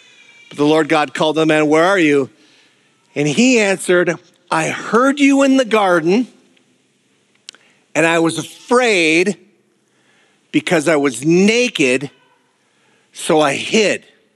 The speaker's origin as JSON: {"language": "English", "region": "Minnesota", "country": "United States", "said": "And I know that doesn't sound nice, but I'm from the Iron Range. That's the way we are."}